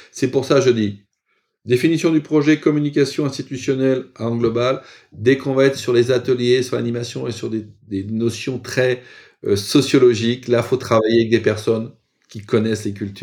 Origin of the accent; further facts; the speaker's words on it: France; en tant que français